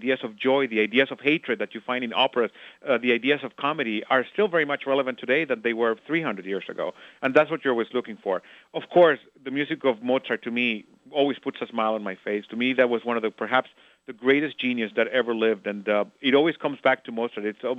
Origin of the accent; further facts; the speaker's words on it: Costa Rica; also born or lived in Nicaragua; having been born in Nicaragua and growing up in Costa Rica